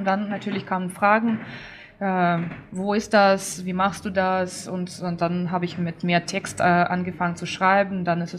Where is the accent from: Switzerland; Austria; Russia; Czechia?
Russia; Saint Petersburg; now in Dortmund, Germany; weil ich komme aus St. Petersburg, aus Russland und meine Familie lebt noch da.